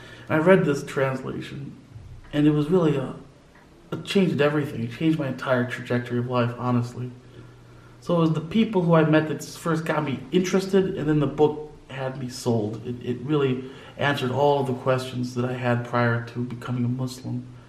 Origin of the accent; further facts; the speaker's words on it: Indiana, United States; I grew up in Indiana, went to college at Rutgers University, which is New Jersey